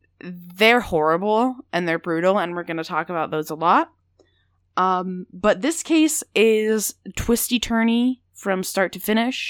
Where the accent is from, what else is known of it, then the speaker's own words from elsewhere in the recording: Maryland, United States; I'll say it till I'm dead. I'm from Maryland. I love that place a lot.